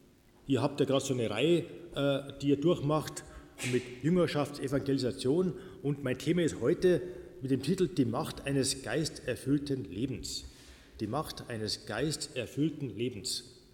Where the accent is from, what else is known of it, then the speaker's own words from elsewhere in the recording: Traunstein, Bavaria, Germany; Ich komme aus Traunstein.